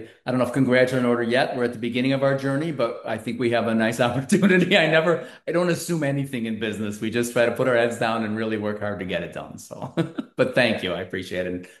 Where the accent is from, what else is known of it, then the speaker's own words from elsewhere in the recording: Skokie, Illinois, United States; I was this guy from Skokie, and all of a sudden my wife kind of got me into this kind of stuff.